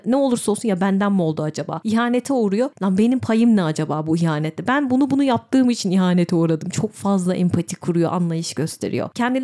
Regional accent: İzmir, Turkey; Küçükken İzmir'deyim.

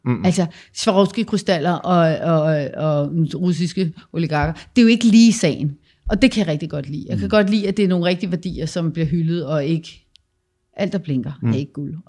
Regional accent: Oxford, South East England, United Kingdom; also born or lived in London; fordi jeg voksede op i England. Lige uden for Oxford, og gået skole der, og har gået på universitetet i England, eller i London.

